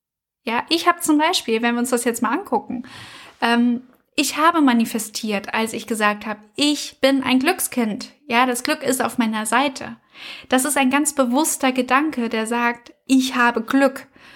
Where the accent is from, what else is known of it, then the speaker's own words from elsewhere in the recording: Frankfurt am Main, Hesse, Germany; now in Berlin, Germany; Ich wohne ja in Berlin, ich komme aber ursprünglich aus Frankfurt am Main.